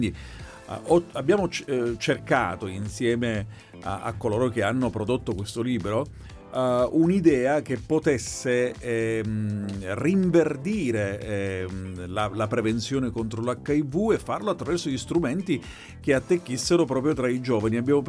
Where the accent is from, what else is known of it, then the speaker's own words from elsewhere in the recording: Catania, Sicily, Italy; Io faccio riferimento ovviamente a Catania perché sono catanese